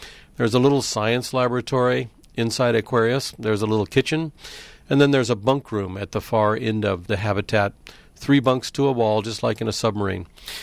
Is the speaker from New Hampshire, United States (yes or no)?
no; Florida, United States; I grew up in the Florida Keys.